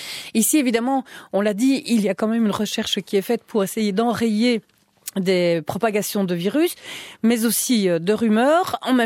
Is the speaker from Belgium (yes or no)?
yes; Belgium; même chez nous en Belgique